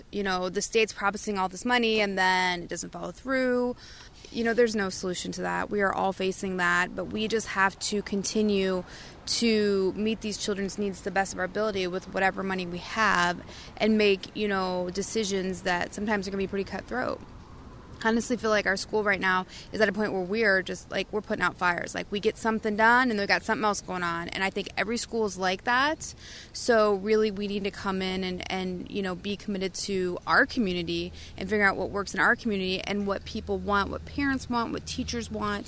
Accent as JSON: {"language": "English", "town": "Fort Madison", "region": "Iowa", "country": "United States", "said": "I want voters to know about me is that I come from Fort Madison."}